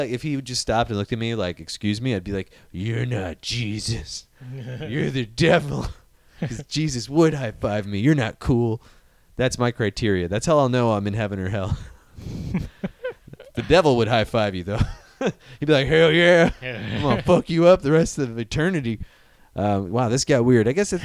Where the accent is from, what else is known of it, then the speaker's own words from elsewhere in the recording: Midwest, United States; Sorry, I come from the Midwest, so I'm used to flat.